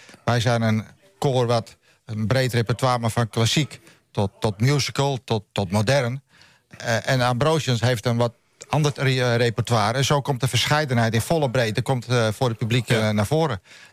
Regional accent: Naarden, North Holland, Netherlands; ik kom zelf uit Naarden

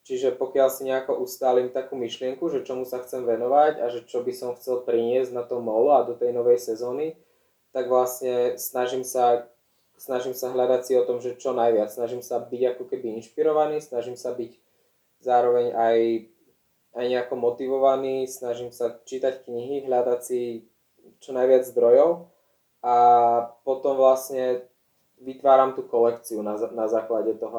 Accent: Žilina Region, Slovakia; Tým, že som z Oravy, tak ja mám veľmi blízko nejakým prírodným materiálom

